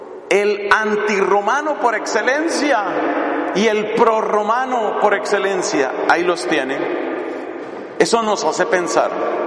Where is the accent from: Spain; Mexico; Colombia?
Colombia; Hablaban un poco como nuestros costeños en Colombia.